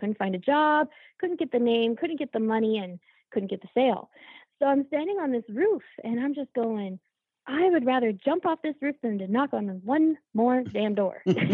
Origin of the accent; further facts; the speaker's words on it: Colorado, United States; I've been born and raised in Colorado in the United States. And, you know, we have these beautiful mountains out here.